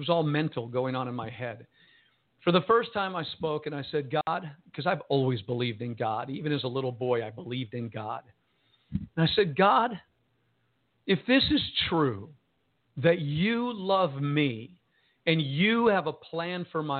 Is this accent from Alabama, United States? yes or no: no; New Jersey, United States; And one of the family members was this Italian kid from Chicago. I was Italian from New Jersey.